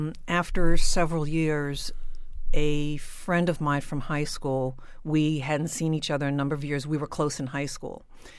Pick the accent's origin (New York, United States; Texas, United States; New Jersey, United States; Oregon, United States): New Jersey, United States; I grew up in South Jersey. I went to public school. And from there, I went to college in Philadelphia, to Temple University.